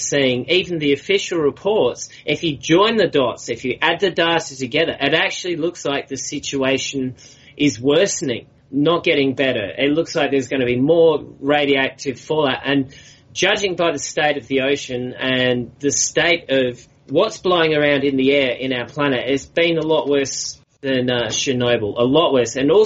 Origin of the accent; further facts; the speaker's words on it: Australia; I'm Australian. But I would like to add here that what's happening around the world is we're having armies of amateur people analysing the problem themselves. Here in Australia, up the north of Australia, it's even been affecting us.